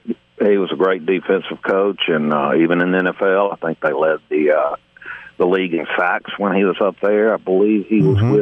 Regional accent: Alabama, United States; I grew up near Tuscaloosa. It was great to go back there.

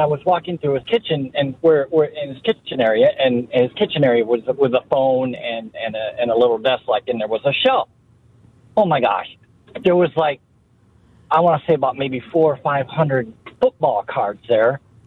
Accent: Michigan, United States; moved away; The sad thing about it is I didn't even know who he was because I'm from Michigan.

